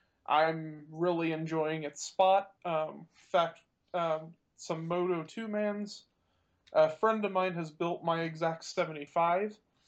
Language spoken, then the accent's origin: English; Texas, United States; I mean, I'm from Texas, so.